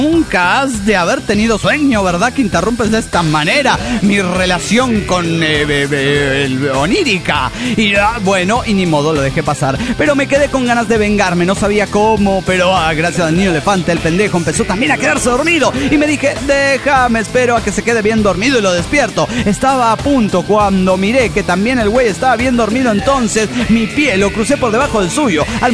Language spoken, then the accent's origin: Spanish; Guadalajara, Jalisco, Mexico; de Guadalajara.